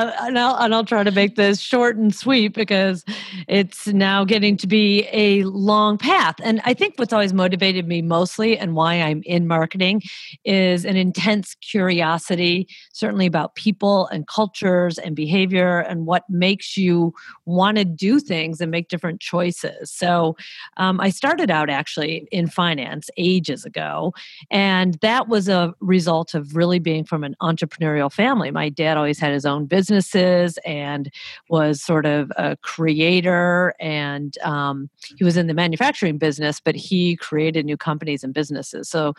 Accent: Detroit, Michigan, United States; And, you know, I'm from the Motor City … born and raised there.

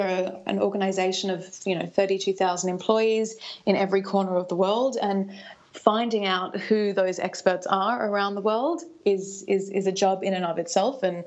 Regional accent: Australia; now in Denmark; I'm not Danish by my accent. I'm actually Australian.

